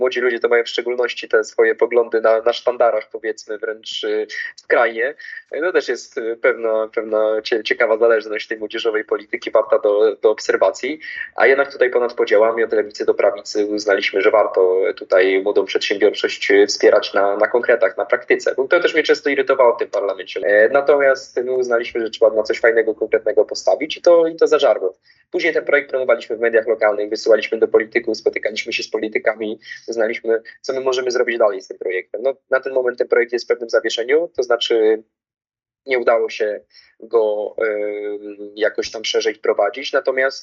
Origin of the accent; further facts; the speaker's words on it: Jelenia Góra, Lower Silesian Voivodeship, Poland; Jelenia Góra jest bliska mojemu sercu, wyjątkowo moja mała ojczyzna jeleniogórska.